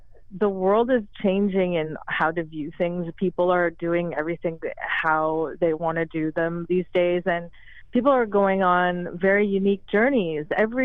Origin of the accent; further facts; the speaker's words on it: Vancouver, British Columbia, Canada; I grew up in Vancouver, and my home city was where I was raised.